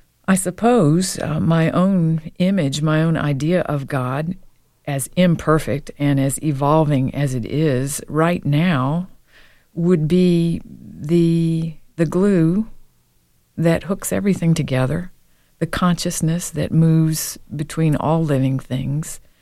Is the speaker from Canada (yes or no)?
no; the South, United States; But I am a Southerner